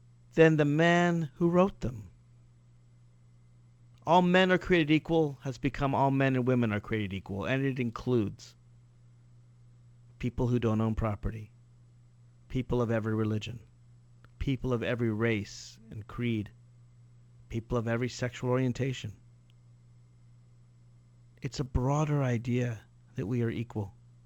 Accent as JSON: {"language": "English", "region": "Virginia", "country": "United States", "tie": "born or raised there", "said": "Just this week, in my home state of Virginia, the Republican Party rejected a Democratic plan"}